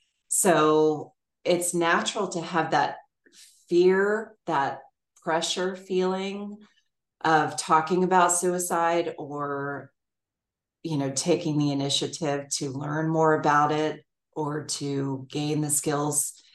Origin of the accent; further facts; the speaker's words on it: Alexandria, Virginia, United States; now in Shepherdstown, United States; And I grew up in Alexandria, Virginia. So it was a lot of like suburbs and a lot of friends, a lot of folks that my family was connected to, but I always kind of craved a smaller town existence.